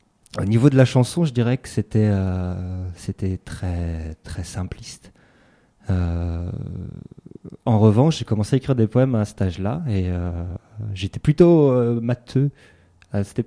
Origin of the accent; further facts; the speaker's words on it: Morlaix, Brittany, France; je suis breton, alors je ne le revendique pas forcément haut et fort puisque je ne le parle pas